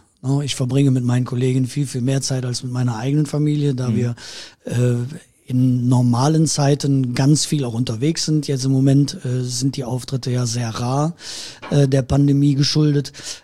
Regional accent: Erkelenz, North Rhine-Westphalia, Germany; Aber meine Heimat ist und bleibt Erkelenz.

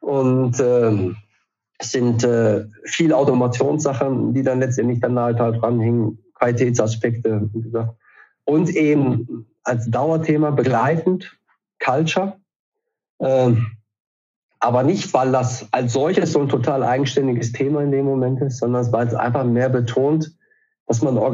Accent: North Rhine-Westphalia, Germany

